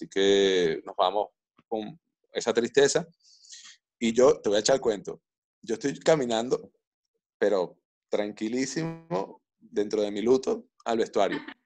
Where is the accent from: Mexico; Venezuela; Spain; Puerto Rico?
Venezuela; Caracas, Capital District; Todo el mundo sabe que yo soy de Caracas